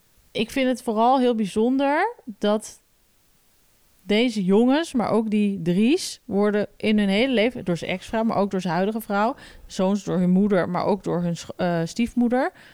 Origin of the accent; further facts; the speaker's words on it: Amsterdam, North Holland, Netherlands; Ik vind het heel erg, want ik kom uit de Jordaan, hè?